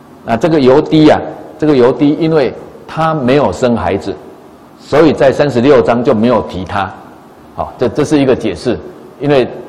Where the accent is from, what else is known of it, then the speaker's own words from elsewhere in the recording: Taiwan; 那所以当我说我是台湾人的时候也对，那我说我是河洛人的也对，我是台湾人当中的河洛人